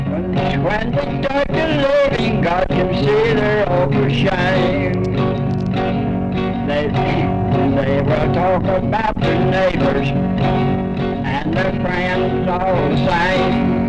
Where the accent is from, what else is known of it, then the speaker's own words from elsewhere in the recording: Arkansas, United States; I was born in Searcy County.